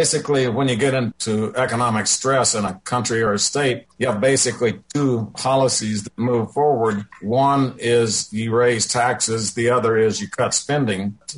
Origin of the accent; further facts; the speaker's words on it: New Zealand; So I'm from New Zealand.